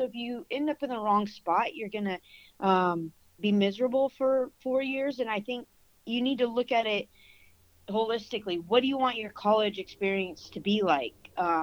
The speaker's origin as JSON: {"language": "English", "region": "Washington", "country": "United States", "said": "I'm from Washington State originally. I started coaching there."}